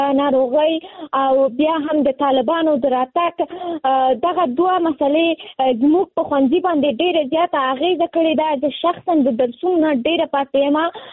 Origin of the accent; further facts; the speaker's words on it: Nangarhar, Afghanistan; now in Kabul, Afghanistan; ما د ننګرهار د ولایت نه فعلاً په کابل کې ژوند کوم